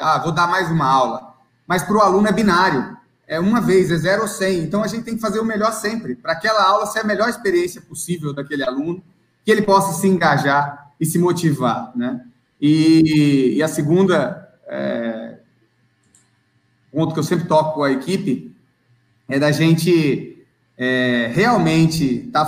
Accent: São Paulo, Brazil; Eu morava em São Paulo, isso era minha cidade natal

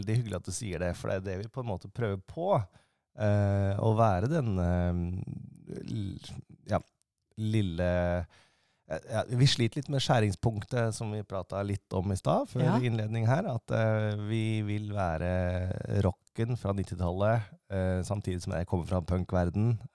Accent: Trysil, Innlandet, Norway; also born or lived in Oslo; jeg kommer jo opprinnelig fra Trysil.

